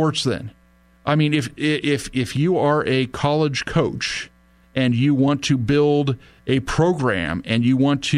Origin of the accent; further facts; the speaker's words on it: San Diego, California, United States; I grew up down in San Diego. My father is an alumni of San Diego State University.